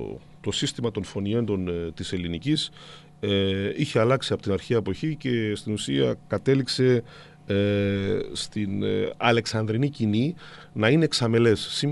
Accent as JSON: {"language": "Greek", "country": "Cyprus", "said": "Έχει μείνει στην πατρίδα μου σήμερα το τελικό νι, και μάλιστα πολλοί που θέλουν να μιμηθούν τους Κυπρίους το τοποθετούν αδιακρίτως."}